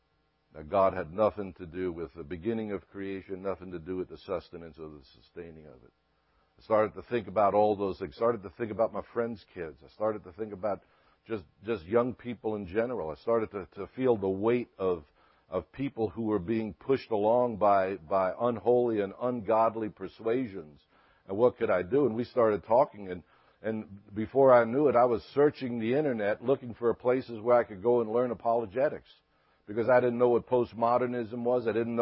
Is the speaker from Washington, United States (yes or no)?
no; New York City, New York, United States; I was brought up in New York City, and we were taught there to run toward the battle, not run from the battle.